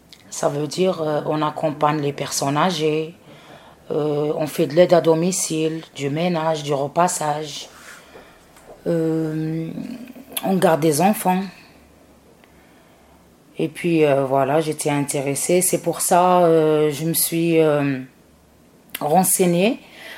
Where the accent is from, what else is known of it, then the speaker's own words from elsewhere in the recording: Algeria; now in France; ça va faire 17 ans que je suis en France. Je viens d'Algérie.